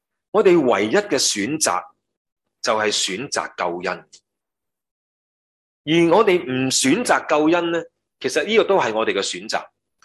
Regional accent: China; 有时候去到几时才知道，我们中国人这句说话是这样的。

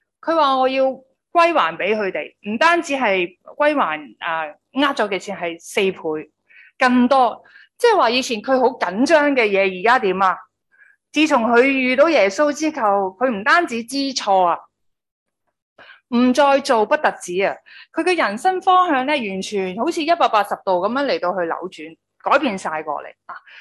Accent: Chaozhou, Guangdong, China; 因为咧我系潮州人嚟嘅，潮州人唔知点解讲嘢好大声

